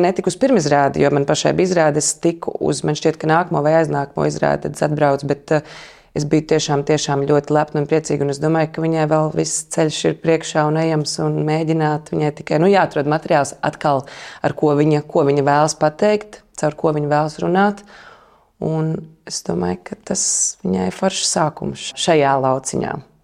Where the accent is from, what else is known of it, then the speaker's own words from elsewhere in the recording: Liepāja, Kurzeme, Latvia; es vienmēr saku, ka es esmu no Liepājas, tāpēc, ka tas bija tas posms, kurā es uzaugu, un tās pirmās skolas gaitas un bērndārs man bija Liepājā, un pirmās divas klases bija Liepājā